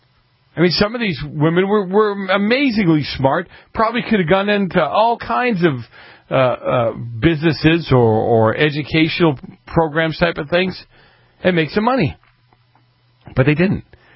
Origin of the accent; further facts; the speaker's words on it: Boston, Massachusetts, United States; do you remember when I grew up in New England, in Boston, and there were always nuns walking the street?